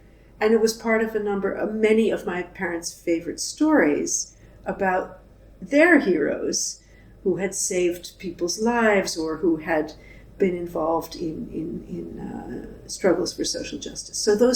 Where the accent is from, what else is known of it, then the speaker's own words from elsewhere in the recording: New York, United States; So I grew up outside of New York, and my parents both worked for a nonviolence organization